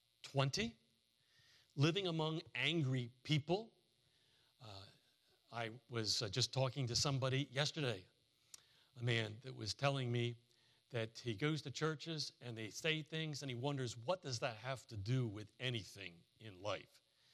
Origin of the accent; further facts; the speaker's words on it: Delaware, United States; And Joe Biden from my home state of Delaware got elected.